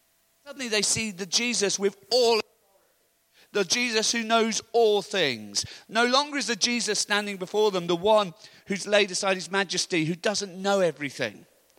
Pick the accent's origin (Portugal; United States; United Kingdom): United Kingdom; Wales; You know, as a Welshman, I cannot exaggerate it.